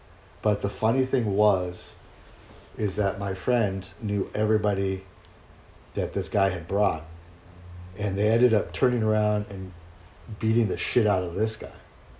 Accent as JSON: {"language": "English", "town": "Vista", "region": "California", "country": "United States", "tie": "born or raised there", "said": "some of the stupid things I did when I was living or growing up in Vista."}